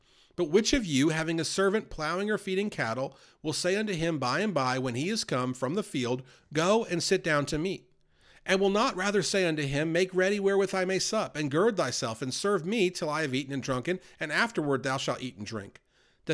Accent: New York, United States; growing up in New York, I was always referred to seeing these epic New York moments

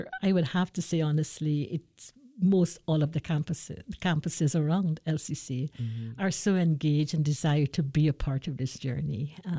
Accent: Guyana; now in United States; Originally, I'm from Guyana, South America, but lived in the United States for 35 years.

